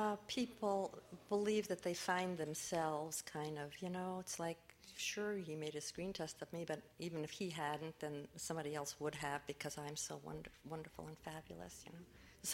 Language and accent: English; New York, United States; Well, we grew up in New York. We weren't in Hollywood.